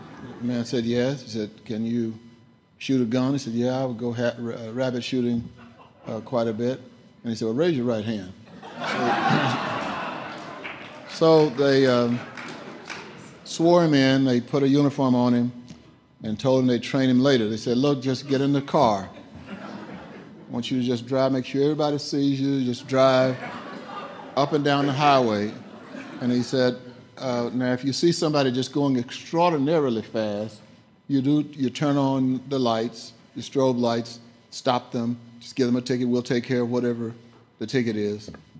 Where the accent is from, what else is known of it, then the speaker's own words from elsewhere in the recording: Texas, United States; Yeah, I'm from Texas.